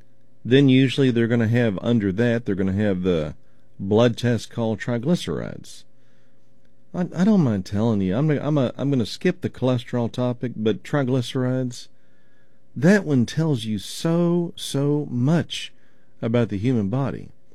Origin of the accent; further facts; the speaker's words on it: Oklahoma, United States; I remember when I grew up in Oklahoma